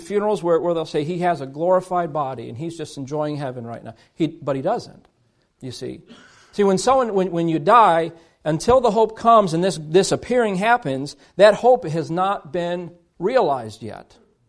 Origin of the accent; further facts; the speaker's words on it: Illinois, United States; I'm originally from Chicagoland and I'm a Bears fan